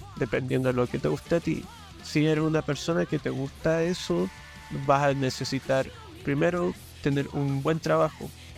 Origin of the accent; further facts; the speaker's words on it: Viña del Mar, Valparaíso, Chile; Ahora, yo, por ejemplo, yo soy de Viña, ¿cachai? Estoy súper cercano al agua